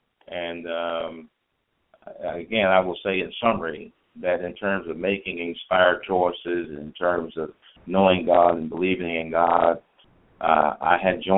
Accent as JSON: {"language": "English", "town": "Houston", "region": "Texas", "country": "United States", "tie": "born or raised there", "said": "Houston Texan, growing up in Houston, pretty big city, 4 or 5 million down there now. When I was growing up, it's a small country town."}